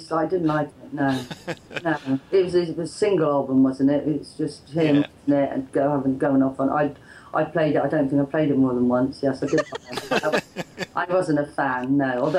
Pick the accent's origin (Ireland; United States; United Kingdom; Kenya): United Kingdom; Bristol, South West England; especially because John decided to call me … because he knew I was from Bristol.